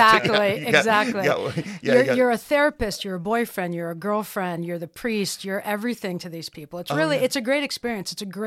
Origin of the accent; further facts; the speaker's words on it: Toledo, Ohio, United States; So I was born and raised in Toledo, Ohio, so I'm a Buckeye.